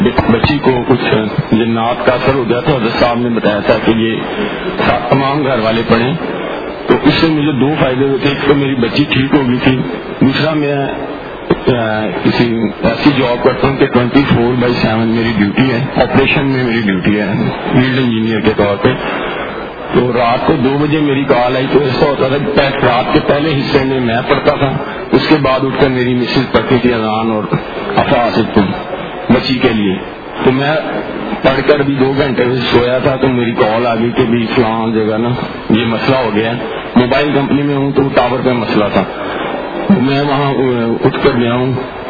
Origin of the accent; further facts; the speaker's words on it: Lahore, Punjab, Pakistan; اور میں تاج پور لاہور کا رہنے والا ہوں.